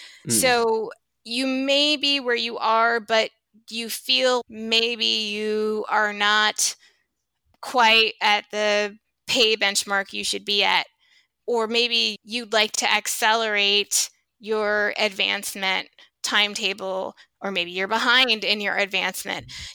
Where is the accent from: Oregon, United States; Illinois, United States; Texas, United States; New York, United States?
Illinois, United States; Chicago; I was relocating back to my hometown of Chicago.